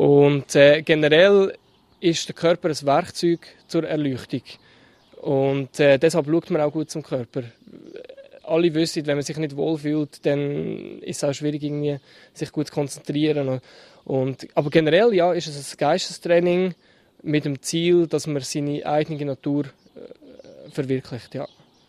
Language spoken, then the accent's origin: German; Schwyz, Switzerland; ich bin aufgewachsen im Kanton Schweiz und das ist ein katholisches Umfeld.